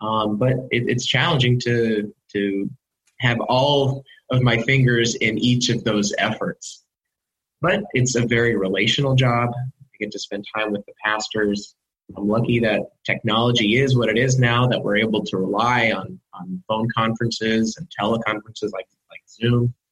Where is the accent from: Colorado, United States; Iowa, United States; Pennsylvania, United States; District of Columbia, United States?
Iowa, United States; Lamoni; now in Washington, United States; I grew up in Lamoni, Iowa, and I graduated with 28 people in my class.